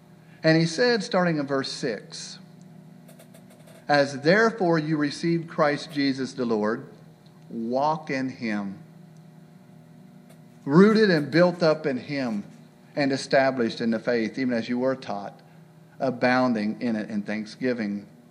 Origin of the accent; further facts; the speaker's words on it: Ohio, United States; also born or lived in Tanzania; I mentioned I was raised in Ohio and Tanzania.